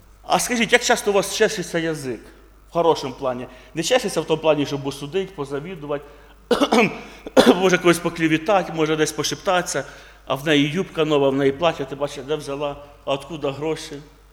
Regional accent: Poltava Oblast, Ukraine; also born or lived in Kalyta; З півроку до 6 років я тут виріс в Калиті. Є така Калита, да? Я там жив з батьками, потім переїхали ми в Полтавську область.

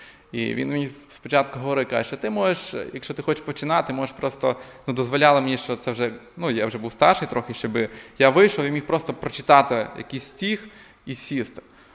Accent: Rivne Oblast, Ukraine; born there; Я народився в Рівненській області з багатодітної сім'ї.

